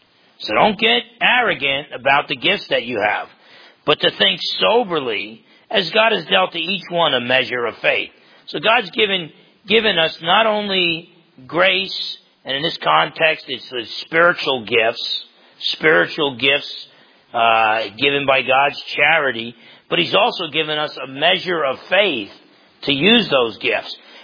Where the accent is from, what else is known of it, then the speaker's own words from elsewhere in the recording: New Jersey, United States; I'm from New Jersey, so it's like half empty and it's got a leak.